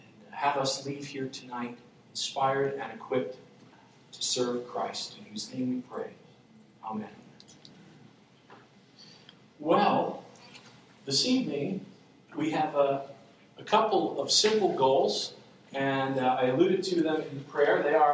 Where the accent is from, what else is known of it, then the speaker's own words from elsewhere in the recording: Long Island, New York, United States; I come from Long Island, New York, which is why I pronounce certain words funny. And as a Catholic Italian growing up there, we were very naturally active in our Catholic parish.